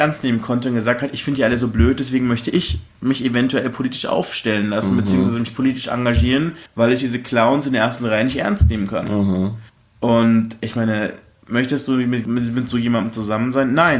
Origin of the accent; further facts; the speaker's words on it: Germany; ja, ich bin Deutscher